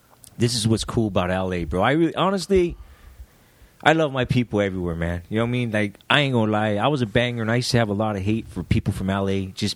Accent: San Gabriel, California, United States; born there; I was originally born in San Gabriel. I was born in San Gabriel in 64. My dad was in Camp Pendleton. He was a Marine at the time. So then we moved back up this way, I believe.

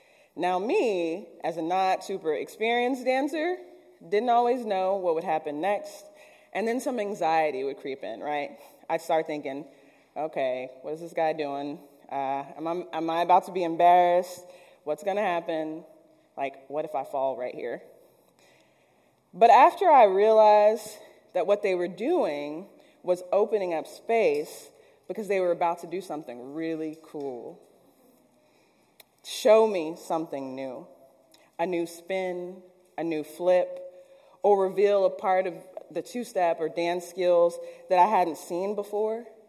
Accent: Texas, United States; I mean, I'm from Texas, so I know my way around just a little bit

